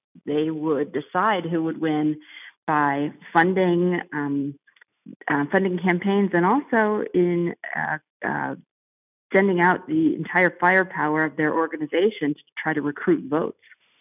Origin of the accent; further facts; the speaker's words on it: Massachusetts, United States; You know, my parents, I grew up in Massachusetts, and my parents were involved in her campaign for president in the state of Massachusetts.